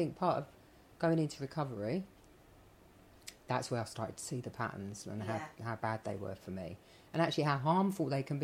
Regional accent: Dagenham, London, United Kingdom; So I grew up in Dagenham.

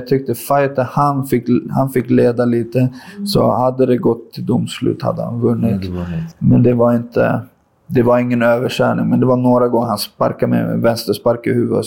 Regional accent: Brazil; Brasilien.

